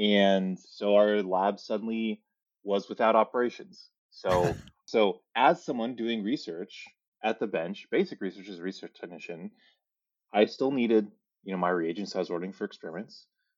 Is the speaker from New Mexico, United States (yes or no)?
yes; Albuquerque, New Mexico, United States; I'm from Albuquerque, grew up there, and had been working at Sandy Nesha Labs as an intern.